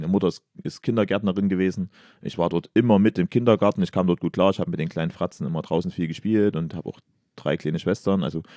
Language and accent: German; Weißenborn, Saxony, Germany; also born or lived in Freiberg; Sachsen, ne, Mittelsachsen. Ja. Und dann, also da habe ich gewohnt, bis ich 6 war und mit der Grundschule sind wir nach Weißenborn gezogen.